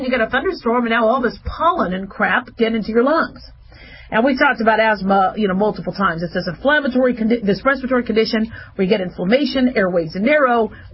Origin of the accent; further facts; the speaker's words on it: Las Vegas, Nevada, United States; also born or lived in Phoenix, Arizona; You see, I grew up in Vegas and I grew up in Phoenix. And monsoon was a bigger deal in Arizona.